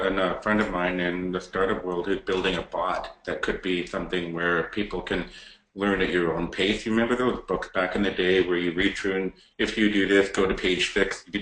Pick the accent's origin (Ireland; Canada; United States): Canada; I got into hockey normally because I love hockey and I'm Canadian.